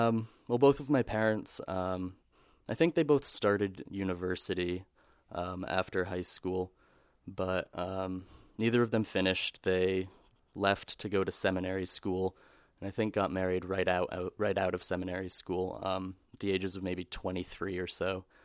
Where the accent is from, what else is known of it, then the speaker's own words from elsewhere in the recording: Salem, Ohio, United States; born there; also born or lived in Portland; I was born in Salem, Ohio, and as a kid, I moved around a lot. I never spent more than 5 years in any location.